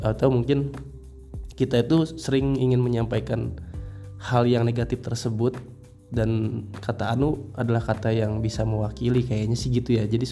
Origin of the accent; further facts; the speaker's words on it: West Java, Indonesia; di masyarakat pada umumnya di Indonesia atau di daerah gue ya, Jawa Barat